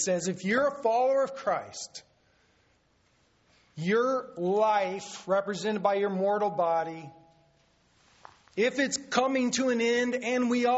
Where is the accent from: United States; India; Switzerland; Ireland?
Ireland; There always has to be bad news. I'm Irish. That's just the way it is.